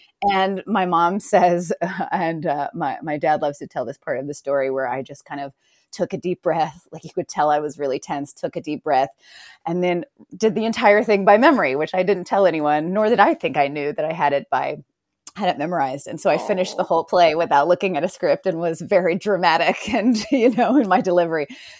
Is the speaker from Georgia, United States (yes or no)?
yes; Decatur, Georgia, United States; I grew up outside of Atlanta in a small town called Decatur, Georgia.